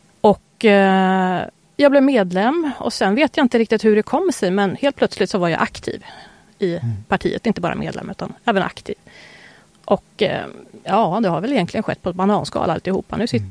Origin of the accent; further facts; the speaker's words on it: Sweden; born there; jag skulle födas så flyttade mamma hem till Sverige igen. Ja. Och min pappa kom efter. Så ja, nej, gjorde jag Afrika men född i Sverige.